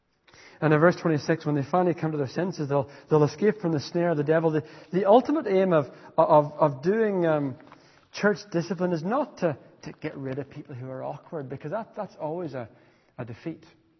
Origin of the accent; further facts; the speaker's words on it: Ireland; Now, being Irish, the gentle bit is something I struggle with.